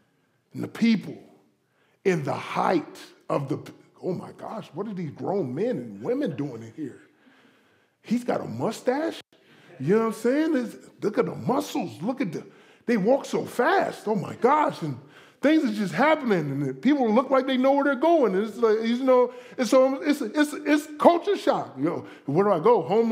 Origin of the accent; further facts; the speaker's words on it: Florida, United States; Now, listen, back in Florida, I'm from Florida, you know, eighth grade